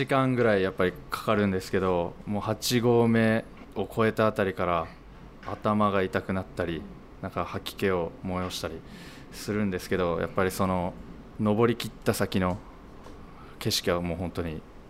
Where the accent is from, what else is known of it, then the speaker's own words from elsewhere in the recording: Yokohama, Kanagawa, Japan; 神奈川県の横浜市です。